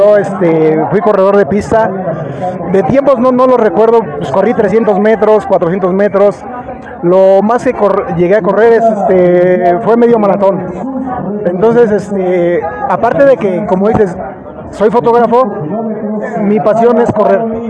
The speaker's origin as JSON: {"language": "Spanish", "region": "Mexico City", "country": "Mexico", "tie": "born or raised there", "said": "Nativo de la Ciudad de México. Soy chilango y soy de la delegación de Azcapotzalco. Soy chintololo."}